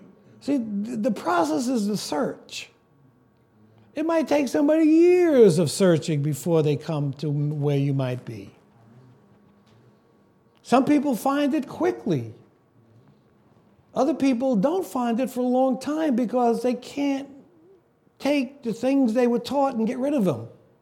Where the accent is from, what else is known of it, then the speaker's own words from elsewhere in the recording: New York, United States; I remember growing up in Brooklyn